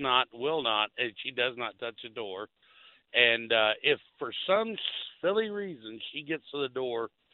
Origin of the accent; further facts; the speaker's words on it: Arkansas, United States; I'm originally from Arkansas, raised by Southern parents